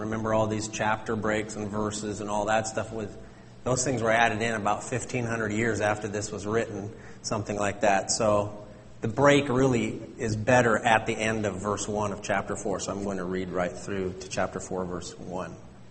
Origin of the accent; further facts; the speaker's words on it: California, United States; born there; I was born on April the 10th. In California